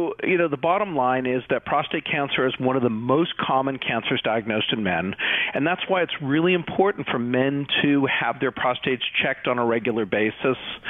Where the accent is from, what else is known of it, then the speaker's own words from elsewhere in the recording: Northeast, United States; now in Statesville, United States; I grew up in the Northeast, but I've been here for the better part of my life, so at this point, I feel like I'm a Southerner.